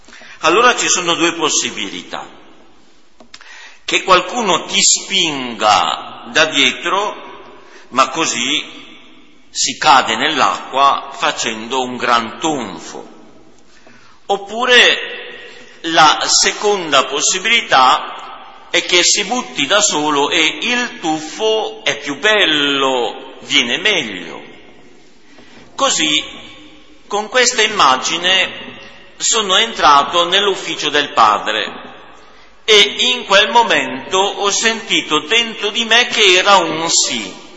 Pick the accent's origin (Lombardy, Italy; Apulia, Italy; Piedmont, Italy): Piedmont, Italy; Biella; vengo da Biella, ho 24 anni